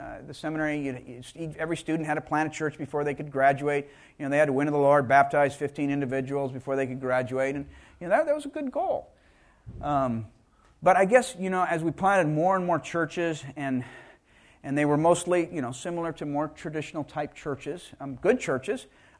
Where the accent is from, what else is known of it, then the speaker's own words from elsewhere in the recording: Kalimantan, Indonesia; English is a second language; growing up in Kalimantan.